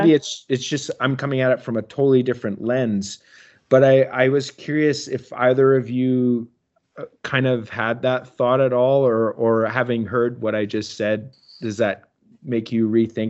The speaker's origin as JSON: {"language": "English", "country": "Canada", "said": "I guess as a Canadian"}